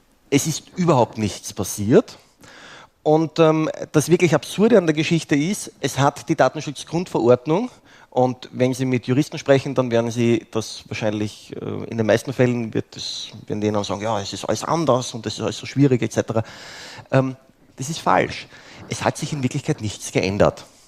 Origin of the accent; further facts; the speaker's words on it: Graz, Styria, Austria; Ich stamme ursprünglich aus Graz.